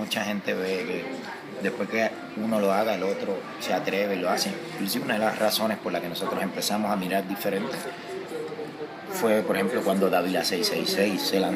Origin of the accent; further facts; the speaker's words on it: Puerto Rico; obviamente somos puertorriqueños y todo lo que se escucha es música urbana